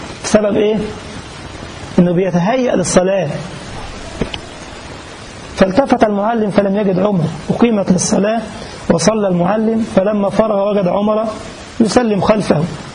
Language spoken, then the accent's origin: Arabic; Egypt; كان قاعد في حلوان عندنا في مصر